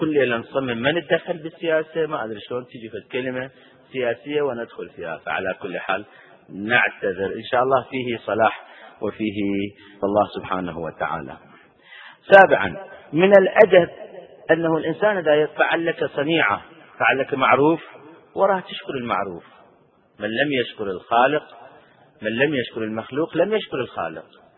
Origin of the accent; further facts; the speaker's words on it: Iraq; نحن كعراقيين وكمذهب أهل البيت بالخصوص، هنا بعد أخص الذكر بمذهب أهل البيت، أتبع مذهب أهل البيت